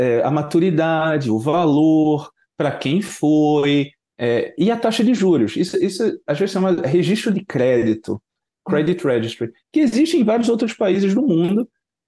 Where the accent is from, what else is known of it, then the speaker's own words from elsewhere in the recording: Brazil; não só porque eu sou brasileiro